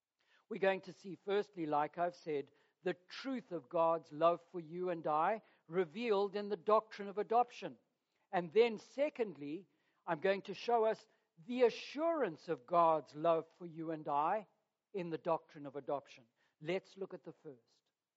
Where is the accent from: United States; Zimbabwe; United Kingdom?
Zimbabwe; on the farm that I was raised at in Zimbabwe